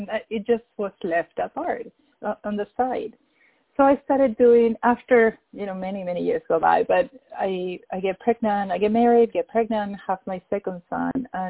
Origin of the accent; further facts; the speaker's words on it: Peru; moved away as an adult; Well, I'm from Peru. I was born and raised in Peru. I moved to the U.S. when I was 24.